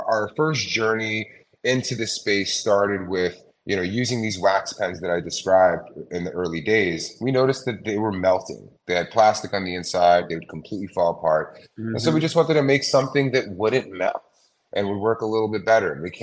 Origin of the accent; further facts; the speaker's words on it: New York, United States; I'm a New Yorker, and quite simply, my story with concentrates starts with Discretion 2012.